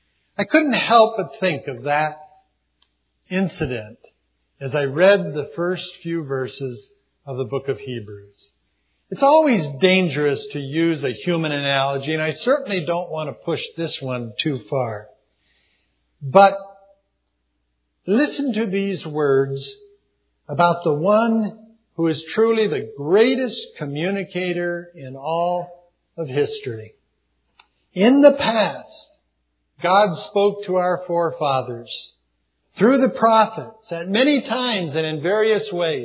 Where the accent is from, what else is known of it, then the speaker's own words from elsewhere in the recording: Texas, United States; The Democratic candidate was from my home state, Lyndon Johnson.